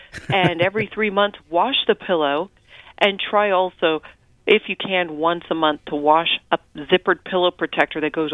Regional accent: Austin, Texas, United States; I'm from the University of Texas at Austin, born and raised in Austin, yes.

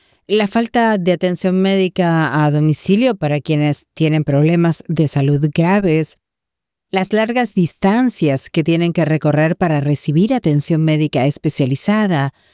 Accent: Roanoke, United States; Me mudé de vuelta a la zona. Soy de Roanoke y Huntington.

